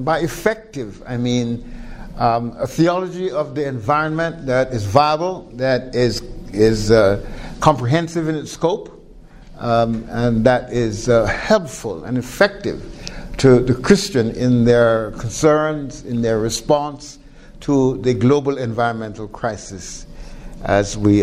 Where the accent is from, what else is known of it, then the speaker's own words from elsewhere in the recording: Jamaica; I'm from Jamaica in the Caribbean